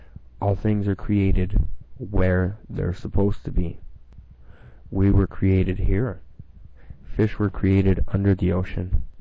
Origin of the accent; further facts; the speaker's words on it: Canada; I come from Canada. So, supposedly, we were the ones with the big hole over us.